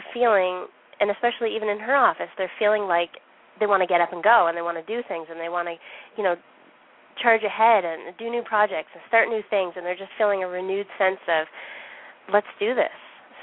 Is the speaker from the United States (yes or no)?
no; the Maritimes, Canada; now in Calgary, Canada; because I'm living in Calgary, and I'm actually from the Maritimes, the East Coast